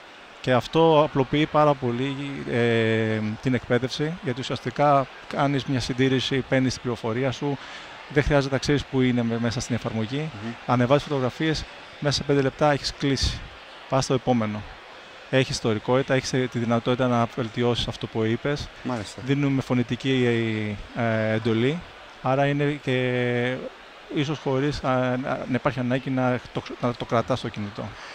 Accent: Athens, Attica, Greece; Είμαι μισό Ισπανός. Είμαι Έλληνας από Αθήνα και η μητέρα από Σεβίλη.

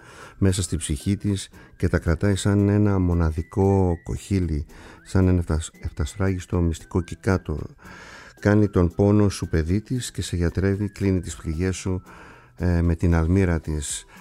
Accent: Kasos, South Aegean, Greece; από το νησί μου την Κάσο.

